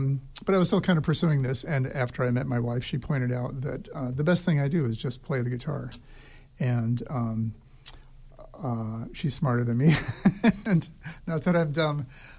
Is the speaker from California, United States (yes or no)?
yes; San Diego, California, United States; I grew up in San Diego, California, I was, raised by people who went to church a lot